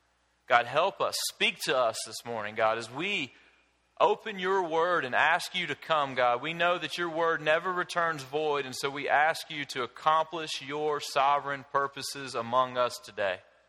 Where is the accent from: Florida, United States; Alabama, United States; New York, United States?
Alabama, United States; But I come from South Alabama. I come from the land of water moccasins, which the scientific term for that snake would be a cottonmouth, and rattlesnakes. I grew up encountering water moccasins and rattlesnakes.